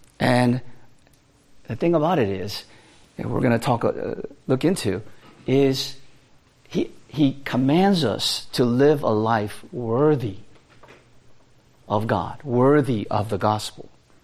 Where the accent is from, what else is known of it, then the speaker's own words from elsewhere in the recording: Landover, Maryland, United States; also born or lived in Woodbridge; When I moved from Landover, Maryland, lived in the apartment complex, and I moved to Woodbridge and went to middle school there, I didn't even know I picked it up.